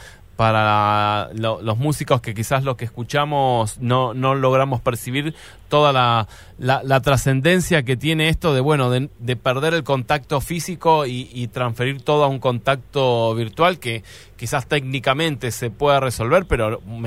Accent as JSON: {"language": "Spanish", "town": "Mar del Plata", "region": "Buenos Aires Province", "country": "Argentina", "said": "yo soy de Mar del Plata"}